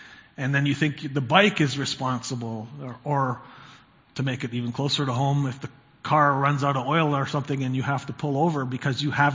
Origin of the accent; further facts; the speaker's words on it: Brooks, Alberta, Canada; born there; it was hailing when I was born in Brooks, Alberta